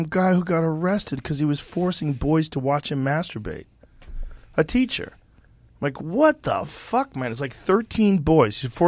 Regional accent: Boston, Massachusetts, United States; I grew up in Boston.

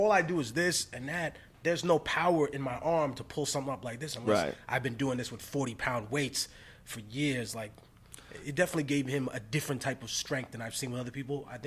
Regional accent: New York, United States; I'm from New York, where people are in a rush to go nowhere.

